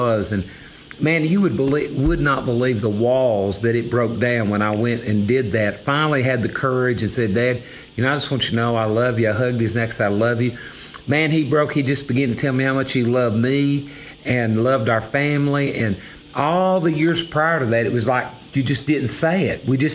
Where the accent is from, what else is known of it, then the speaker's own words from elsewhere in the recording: Appalachia, United States; It's like I'm a hillbilly, and or maybe I should say politically correct, I'm an Appalachian American, you know.